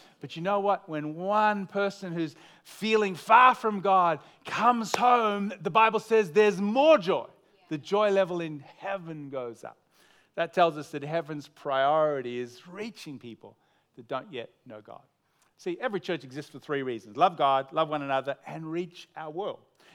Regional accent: Melbourne, Victoria, Australia; We said, hey, we're from Melbourne.

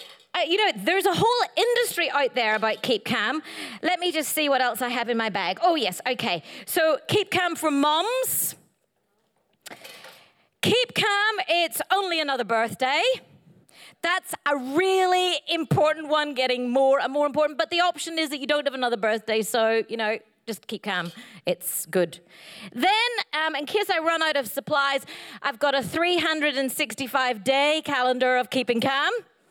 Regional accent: Northern Ireland, United Kingdom; when I grew up in Northern Ireland because of the Troubles, this poster was massive everywhere.

